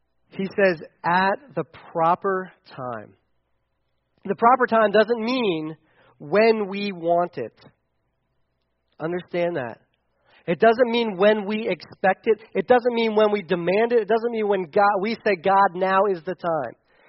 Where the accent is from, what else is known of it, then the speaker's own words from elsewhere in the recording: United States; Because I'm an American. I use a microwave.